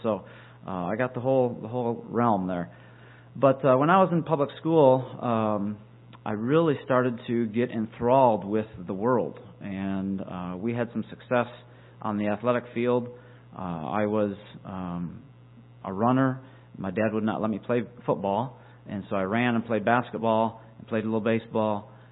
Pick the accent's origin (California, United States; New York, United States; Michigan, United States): Michigan, United States; I was born in Michigan and reared there. I'm the third of 12 children.